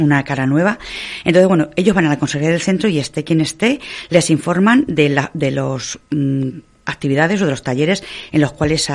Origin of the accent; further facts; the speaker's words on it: Castilla-La Mancha, Spain; puesto que estamos en La Manchuela tengo que decir, porque yo soy de La Manchuela, también, bueno, es preciosa, tiene muchísimos parajes, iglesias, etcétera.